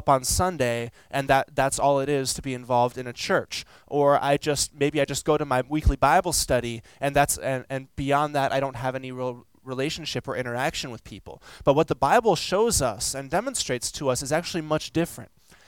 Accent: Houston, Texas, United States; because I'm originally from Houston. I'm used to like good meat, like good barbecue

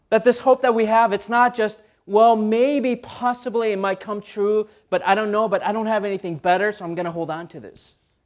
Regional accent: Minnesota, United States; And I really wanted to go back home. I grew up in Minnesota.

